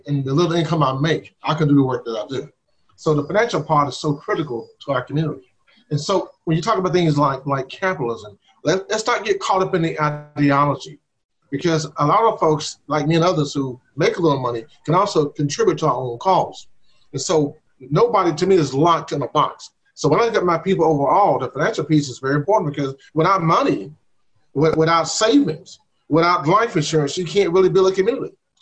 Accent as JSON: {"language": "English", "region": "Georgia", "country": "United States", "tie": "born there", "said": "I was born in Central Georgia in 1958."}